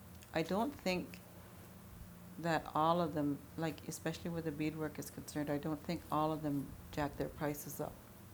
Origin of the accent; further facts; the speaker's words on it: Oneida, United States; I came from Oneida and the longhouses there